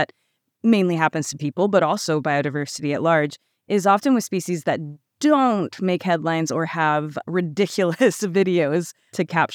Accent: Florida, United States; I grew up in Florida where we have several introduced python species

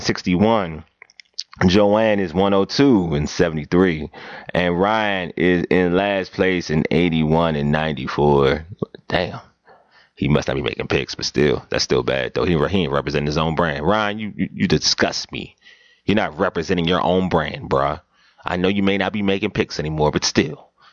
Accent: Nigeria; Y'all know I'm Nigerian.

